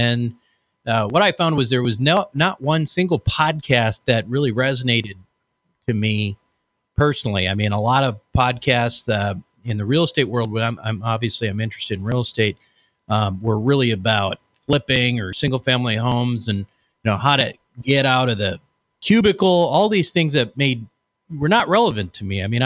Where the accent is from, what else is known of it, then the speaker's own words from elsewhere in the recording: Minnesota, United States; I'm from Minnesota. I grew up there. I was a hockey player. I'd still consider myself a Minnesotan